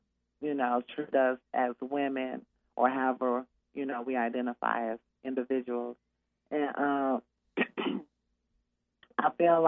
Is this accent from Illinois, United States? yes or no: yes; Chicago, Illinois, United States; I grew up in Chicago and I faced lots of violence growing up there.